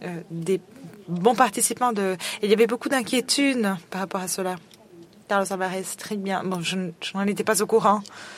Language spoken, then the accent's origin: French; Nigeria; je viens du Nigeria.